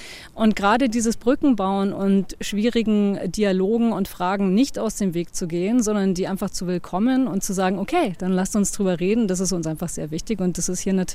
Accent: Munich, Bavaria, Germany; Ich bin aus München.

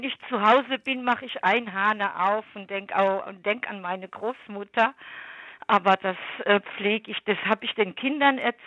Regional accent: southern France, France; Ich komme aus Südfrankreich.

